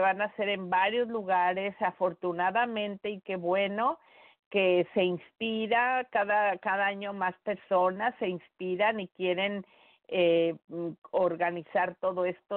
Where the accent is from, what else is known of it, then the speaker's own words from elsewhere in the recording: Mexico; nosotros como mexicanos, digo como mexicanos porque creo que no existe en otro lugar